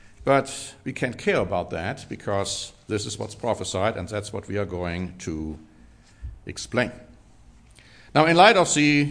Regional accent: Germany; You see, when I grew up in Germany, and all these years having had close contact with German friends, relatives, brethren, Germany has been deeply pacifistic overall.

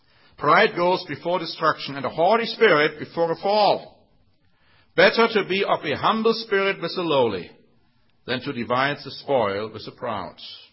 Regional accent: Germany; accent: German; English is a second language; And here comes my German accent through.

